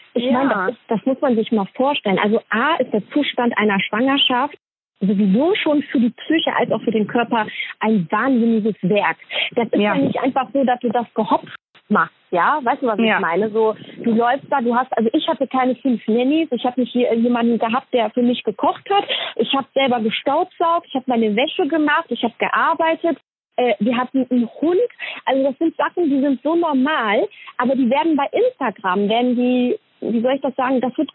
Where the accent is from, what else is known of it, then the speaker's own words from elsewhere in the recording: Poland; ich bin Polin